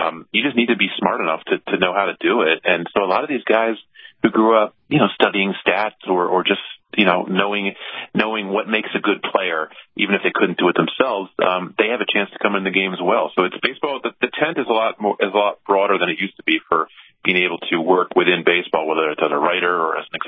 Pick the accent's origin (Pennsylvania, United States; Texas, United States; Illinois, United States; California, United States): Pennsylvania, United States; I loved baseball growing up outside Philadelphia.